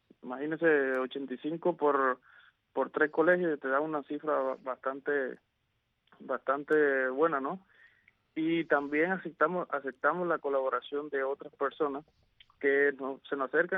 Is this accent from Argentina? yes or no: no; Cuba; Nosotros como ciudadanos cubanos